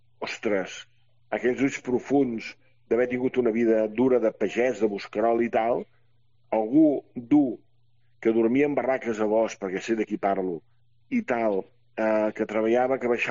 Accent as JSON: {"language": "Catalan", "town": "Arbúcies", "region": "Catalonia", "country": "Spain", "said": "perquè som una vall del Montseny, una vall"}